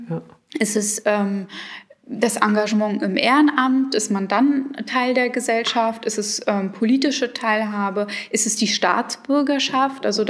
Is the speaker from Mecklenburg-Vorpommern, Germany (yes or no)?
yes; Schwerin, Mecklenburg-Vorpommern, Germany; moved away as an adult; now in Berlin, Germany; also ich bin hier aufgewachsen in Schwerin und bin dann 2008 nach Berlin gegangen zum Studieren